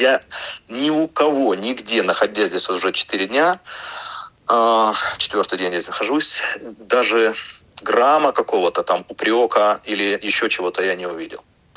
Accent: Far East, Russia; я сам россиянин с Дальнего Востока

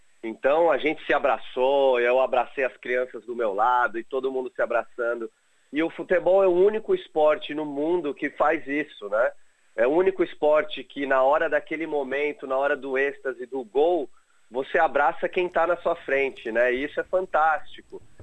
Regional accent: Brazil; E a gente, como brasileiro, já tem aquilo no sangue

